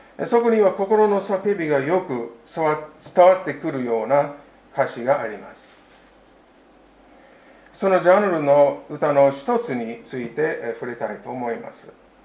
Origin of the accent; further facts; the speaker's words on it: United States; Japanese is a second language; さて、私の故郷はアメリカですが、そのアメリカの南部に暮らしている素朴な人たちの間で